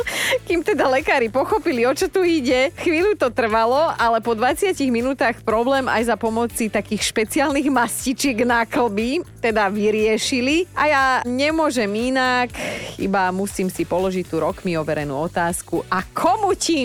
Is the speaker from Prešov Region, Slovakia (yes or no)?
no; Borovce, Trnava Region, Slovakia